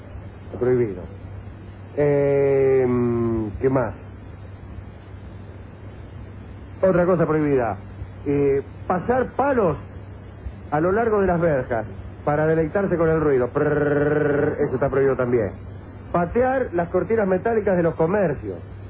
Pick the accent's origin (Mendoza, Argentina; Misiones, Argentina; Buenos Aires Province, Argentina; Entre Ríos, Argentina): Buenos Aires Province, Argentina; Caseros; Yo soy de Caseros, ahí no ha ocurrido nada bueno